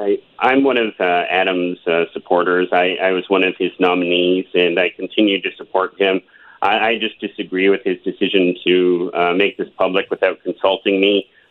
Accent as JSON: {"language": "English", "region": "British Columbia", "country": "Canada", "said": "I think First Nations are very grateful for the opportunity to receive the vaccine, and as well as other British Columbians"}